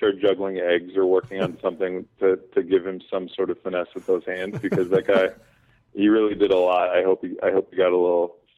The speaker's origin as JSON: {"language": "English", "town": "Oakland", "region": "California", "country": "United States", "tie": "born or raised there", "said": "As long as I can remember, I grew up in Oakland. I was always a basketball fan."}